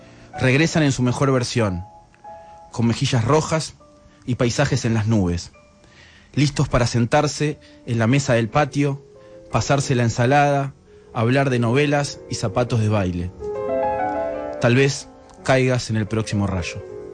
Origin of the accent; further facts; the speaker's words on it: Argentina; Nosotros somos argentinos.